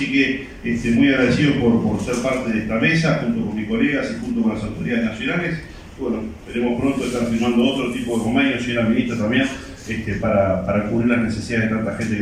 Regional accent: Uruguay; Estas son las cosas que nos hacen uruguayos. Por estas cosas somos uruguayos y no somos pertenecientes a otro país.

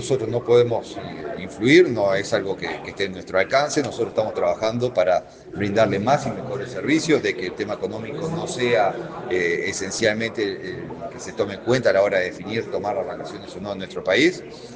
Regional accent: Uruguay; el carnaval es una de las expresiones más importantes que tenemos como uruguayo

